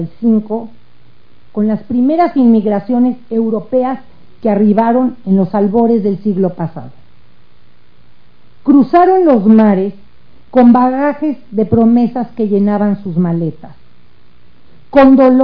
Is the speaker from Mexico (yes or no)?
yes; Mexico; Somos mexicanas y como mexicanas nos doblamos las mangas y trabajamos para cumplir objetivos trazados y metas establecidas.